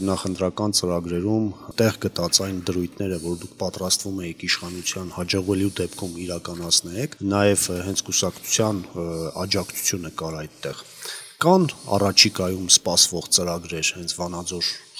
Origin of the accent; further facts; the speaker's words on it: Vanadzor, Lori, Armenia; բոլորս վանաձորցի ենք, բոլորս էլ ցանկանում ենք ապրել լավ քաղաքում